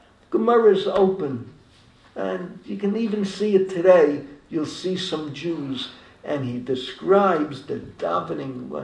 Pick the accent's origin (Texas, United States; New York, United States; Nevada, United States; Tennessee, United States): New York, United States; Bronx; moved away as an adult; now in Israel; I mean, growing up in the Bronx, Leil Kol Nidre, the shuls were packed Wednesday night.